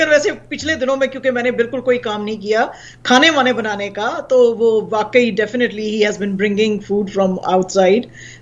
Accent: Pakistan; وہ تو by default ہے, ہم پاکستانی ہیں تو ہمیں تو زیادہ تر لوگ ایسا ہی سمجھتے ہیں

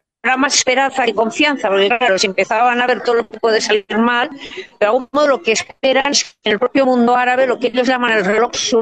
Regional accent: Catalonia, Spain; especialmente a los catalanes de mi tierra

